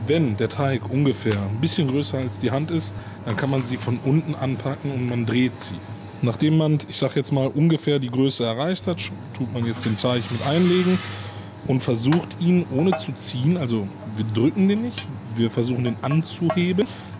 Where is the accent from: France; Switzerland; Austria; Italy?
Italy; Also, wir sind Italiener, wir kriegen das natürlich hin.